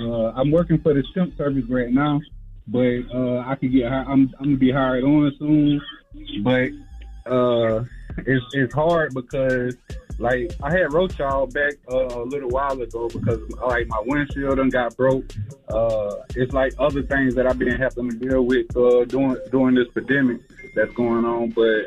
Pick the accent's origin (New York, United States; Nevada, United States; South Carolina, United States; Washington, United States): South Carolina, United States; Aiken; I'm from South Carolina, too, man.